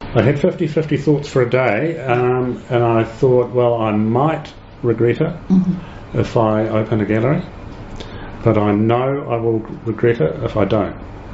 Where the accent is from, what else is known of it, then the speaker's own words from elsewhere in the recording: Wellington, New Zealand; I grew up in Wellington